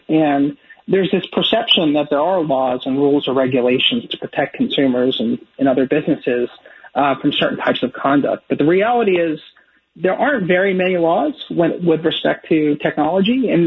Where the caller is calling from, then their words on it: Washington, District of Columbia, United States; I'm calling you from Washington, D.C., which, by the way, it's very hot.